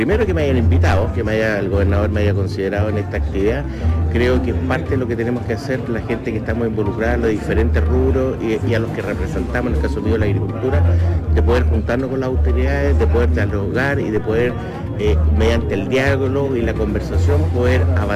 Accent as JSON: {"language": "Spanish", "region": "Ñuble", "country": "Chile", "said": "yo soy de Ñuble"}